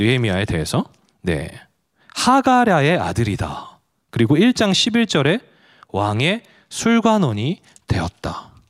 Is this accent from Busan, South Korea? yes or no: yes; Busan, South Korea; also born or lived in Ulsan; 여러분 제가 부산 사람인 걸 아시겠습니까? 말을 너무 사투리를.